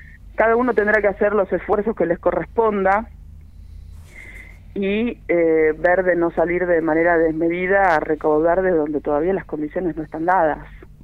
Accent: El Bolsón, Río Negro, Argentina; nosotros somos argentinos en el Bolsón

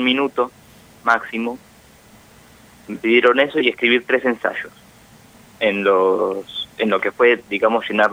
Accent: Junín de los Andes, Neuquén, Argentina; now in Las Lajas, Argentina; yo soy de Junín, yo nací, me crié en Junín, y ahora me mudé a Las Lajas por trabajo de mi mamá. Nos mudamos acá toda la familia.

